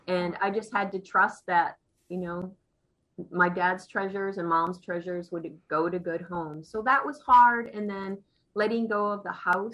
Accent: Chippewa Falls, Wisconsin, United States; So I grew up in Chippewa Falls, which is right next to Lake Halley, but really it's all part of the same community.

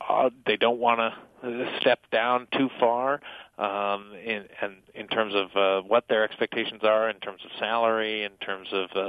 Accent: New York, United States; If you look, say, in my just take my home state of here of New York

